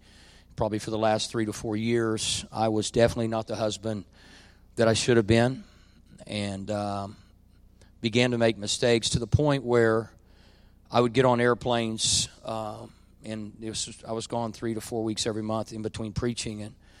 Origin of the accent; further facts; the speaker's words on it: Berry Hill, United States; I mean, after all, I am from Berry Hill. If you can graduate from Berry Hill High School, you can just about get through anything.